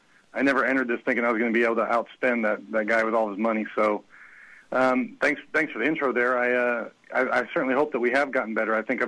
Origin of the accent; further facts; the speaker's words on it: Tacoma, Washington, United States; I grew up in Tacoma, homeless and impoverished, K-12.